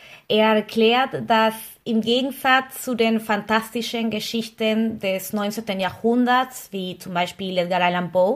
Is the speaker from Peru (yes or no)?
yes; Peru; now in Berlin, Germany; Ich weiß, das ist ein sehr deutscher Name, aber ich komme aus Peru